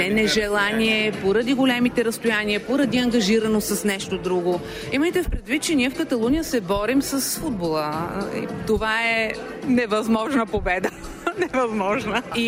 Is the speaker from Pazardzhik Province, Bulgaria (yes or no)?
yes; Pazardzhik, Pazardzhik Province, Bulgaria; now in Reus, Spain; Аз съм от Пазарджик, но живея от 18 години в Реус. В Каталуния Реус е един прекрасен град, родното място на Антони Гауди и Корнет.